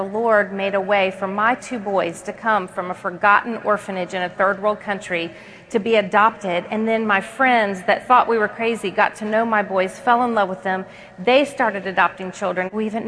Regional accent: North Carolina, United States; That's right. I'm from North Carolina

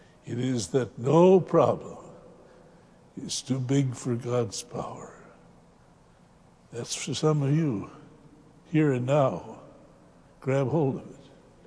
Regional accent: Iowa, United States; and we were born and raised in Northwest Iowa.

